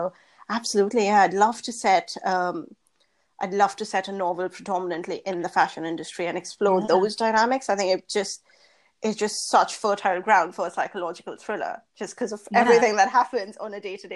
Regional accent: New Delhi, Delhi, India; I grew up in New Delhi

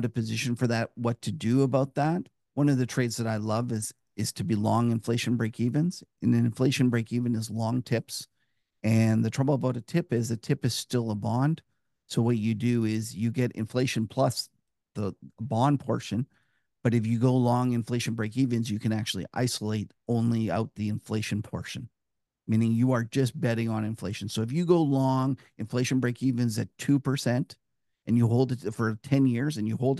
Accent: Canada; In Canada here, I'm a Canadian

